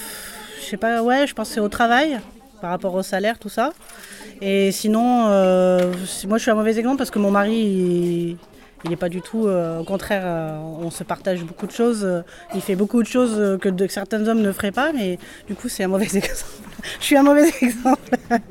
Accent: Voiron, Auvergne-Rhône-Alpes, France; Alors, moi, je suis de Voiron.

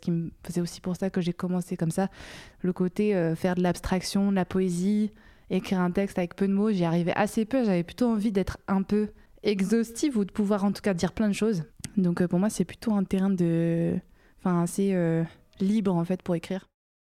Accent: Réunion, France; born or raised there

